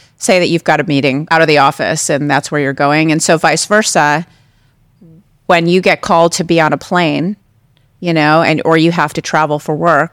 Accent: Los Angeles, California, United States; I was born and raised in Los Angeles. We still live in Los Angeles, you know

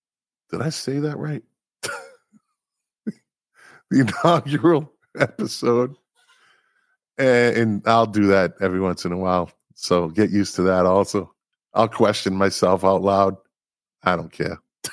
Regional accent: Boston, Massachusetts, United States; accent: Boston; My Boston accent, you're going to have to get used to that.

